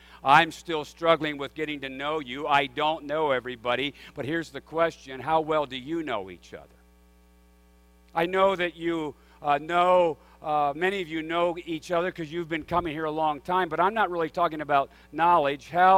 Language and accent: English; Pennsylvania, United States; I grew up in Pennsylvania, not only about an hour and a half out of a significant city in Pennsylvania.